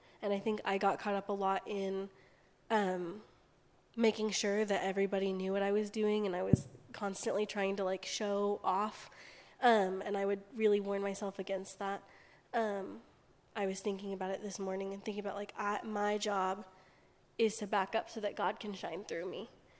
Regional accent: Fort Worth, Texas, United States; I'm from Fort Worth

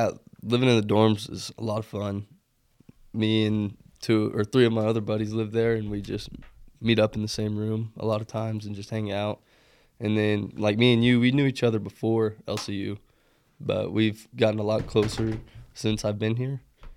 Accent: New Home, Texas, United States; I grew up in New Home, Texas. It's a small town, like 15 minutes south of Lubbock.

